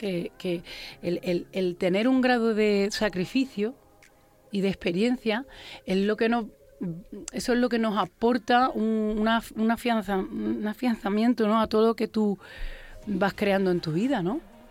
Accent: Granada, Andalusia, Spain; also born or lived in Armilla; me he criado en Peñuela, me he criado en Armilla también, pero me he criado, nací en maternidad en Granada, en el centro de maternidad, de donde nacen la mayoría de los granadinos, o sea que soy granadina de...

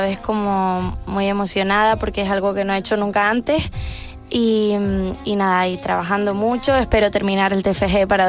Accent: La Palma, Canary Islands, Spain; yo soy de La Palma, que es todo paz y tranquilidad.

